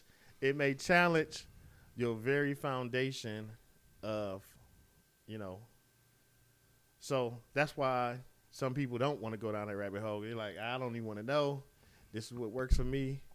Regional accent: United States; we grew up in America. We're Christians.

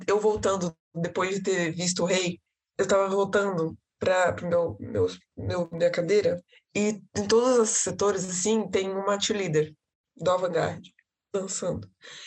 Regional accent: Brazil; Aí eu falei, não, eu sou do Brasil.

